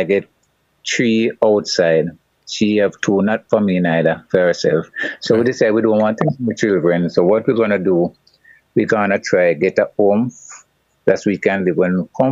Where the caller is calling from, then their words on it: Jamaica; I'm calling from Jamaica.